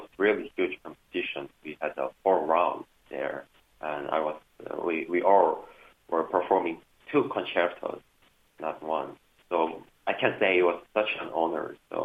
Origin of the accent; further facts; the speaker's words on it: South Korea; English is a second language; I'm from South Korea, from the same country as him.